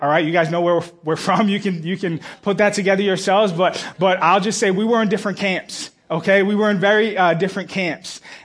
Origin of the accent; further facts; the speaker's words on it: Boston, Massachusetts, United States; And so fast forward to me growing up in Boston, as I said, Boston has a history of being kind of a racist town.